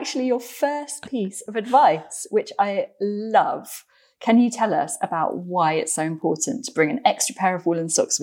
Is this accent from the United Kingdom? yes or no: yes; London, United Kingdom; as a Londoner